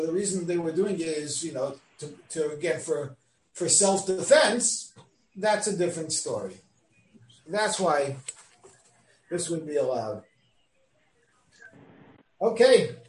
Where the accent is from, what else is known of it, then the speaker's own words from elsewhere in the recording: New York, United States; Coming from New York into Frontier Days is like landing on Mars.